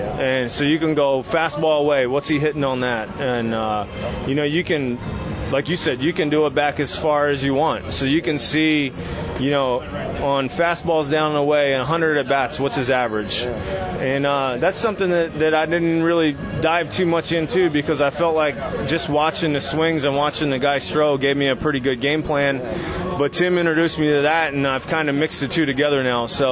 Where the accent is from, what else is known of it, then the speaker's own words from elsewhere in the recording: Coatesville, Pennsylvania, United States; so the house that I grew up in Coatesville is actually closer to Lancaster than where I went to college. So the house I grew up in is about 20 minutes from Lancaster